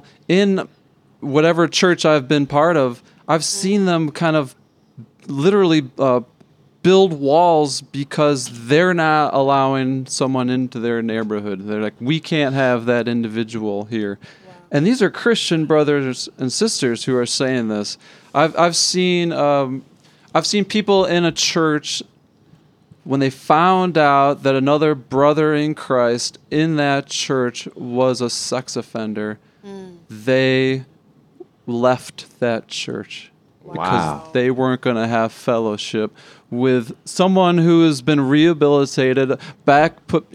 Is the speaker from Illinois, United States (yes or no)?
yes; Illinois, United States; Northern Illinois.